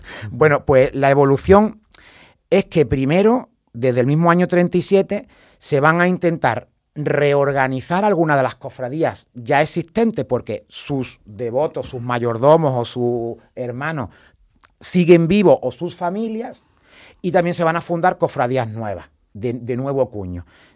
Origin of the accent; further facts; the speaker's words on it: Vélez-Málaga, Andalusia, Spain; y como más veleño, de procesiones, de cofradías, de mayor arraigo, de mayor antigüedad.